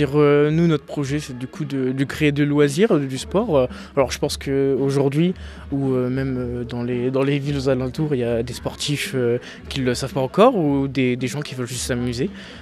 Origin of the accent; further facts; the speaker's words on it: Lens, Hauts-de-France, France; Alors moi oui, j'habite dans le bassin minier depuis que je suis né finalement, je suis né à Lens. J'habite non loin de Lens, à une dizaine de kilomètres, et j'ai 20 ans actuellement, bientôt 21 ans